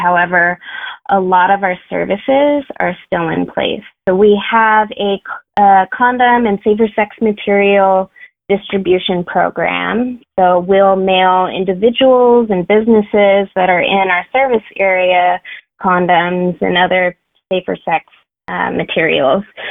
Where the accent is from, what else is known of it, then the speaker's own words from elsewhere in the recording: Tacoma, Washington, United States; So I'm actually from Tacoma. I went to high school here. I was born at Tacoma General.